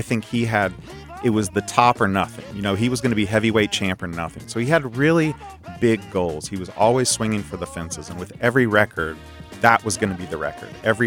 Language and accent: English; Winston-Salem, North Carolina, United States; finally I felt like I was ready to take on something from my home state. I'm a Winston-Salem native.